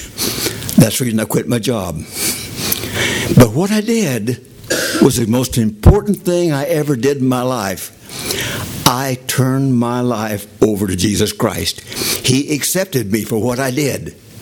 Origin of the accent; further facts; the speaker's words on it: Oklahoma, United States; I was born and raised in Oklahoma. That's where I lived.